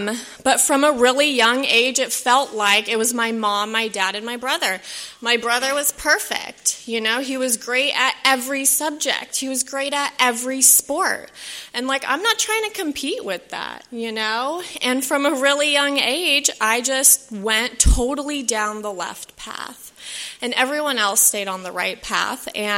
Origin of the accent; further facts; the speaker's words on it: San Diego, California, United States; I was actually born and raised in San Diego.